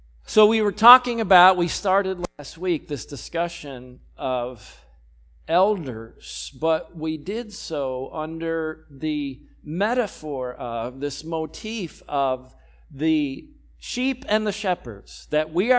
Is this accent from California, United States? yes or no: no; New York, United States; but now I'm from New York, so my family back home in New York's very restrictive.